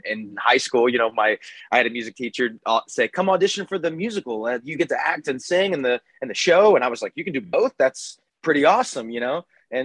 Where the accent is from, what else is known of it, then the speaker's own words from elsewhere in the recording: Cincinnati, Ohio, United States; I grew up in Cincinnati, Ohio, which is just south of Columbus, like north of Kentucky right there.